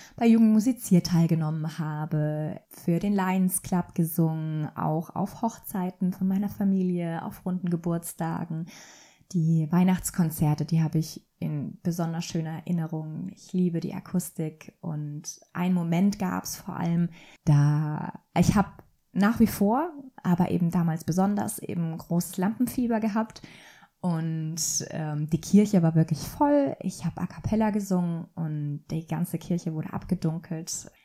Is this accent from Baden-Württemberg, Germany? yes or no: yes; Radolfzell, Baden-Württemberg, Germany; Ich bin in Radolfzell aufgewachsen und bin dort zur Schule gegangen